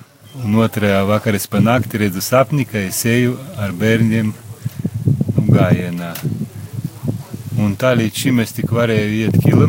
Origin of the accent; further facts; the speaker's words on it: Ilūkste, Augšdaugava Municipality, Latvia; No Ilūkstes.